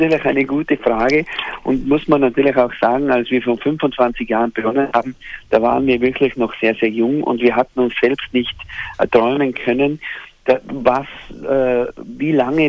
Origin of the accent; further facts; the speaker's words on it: Straß im Zillertal, Tyrol, Austria; Wir kommen alle aus derselben Gemeinde. Wir kommen aus Straß im Zillertal. Das ist die erste Gemeinde bei uns im Zillertal.